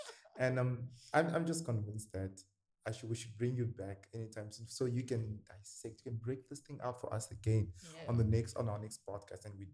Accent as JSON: {"language": "English", "region": "Western Cape", "country": "South Africa", "tie": "born or raised there", "said": "The fact that growing up in the Western Cape, you know, we had the stigma or this notion of believing that math is hard, math is this, math."}